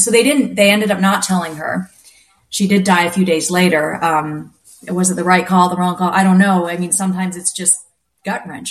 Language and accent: English; Canada; They're both Canadian, which we often don't realize as a Canadian, mm-hmm. although I did just become American, so I'm both.